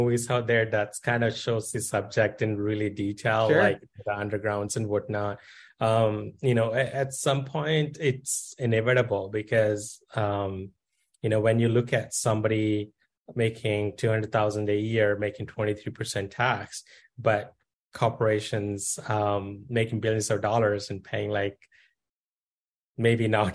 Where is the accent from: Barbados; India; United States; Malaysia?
India; I look back at my childhood growing up in India and limited necessities and the struggles and what I became today.